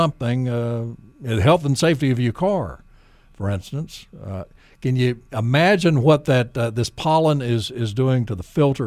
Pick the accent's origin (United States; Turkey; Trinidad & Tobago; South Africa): United States; Nashville, Tennessee; That's the way it is in my hometown of Nashville.